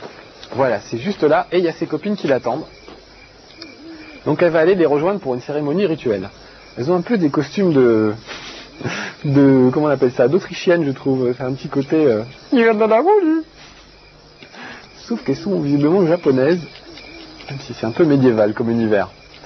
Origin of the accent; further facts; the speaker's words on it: France; Nos forêts chez nous en France, c'est pas du tout comme ça.